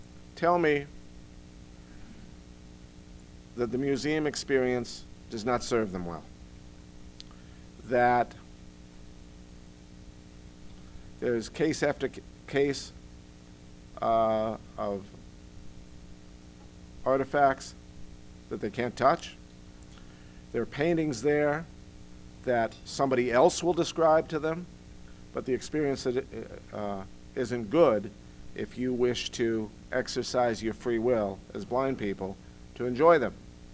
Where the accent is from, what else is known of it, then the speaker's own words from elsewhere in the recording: Minnesota, United States; I grew up in Minnesota. My father was a farmer. My first five grades in school, I went to a one-room school, outdoor toilets, all eight grades in one room.